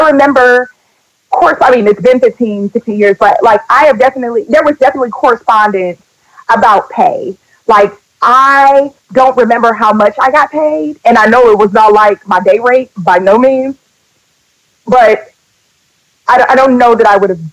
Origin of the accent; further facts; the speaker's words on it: Detroit, Michigan, United States; I'm from Detroit in real life